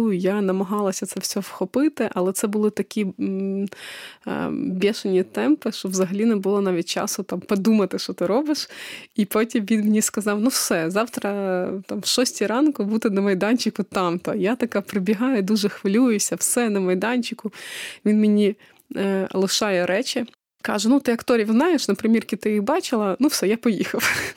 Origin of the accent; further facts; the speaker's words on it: Kamianets-Podilskyi, Khmelnytskyi Oblast, Ukraine; Я родом з Кам'янця-Подільського. Це Хмельницька область. Дуже гарне історичне місто.